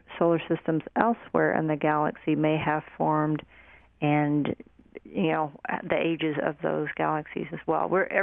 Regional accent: Carthage, Missouri, United States; Jefferson City and my home state there in Missouri.

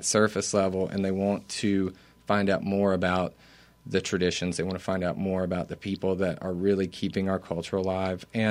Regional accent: Alabama, United States; growing up in Northeast Alabama, I kind of figured that everybody South was like my South.

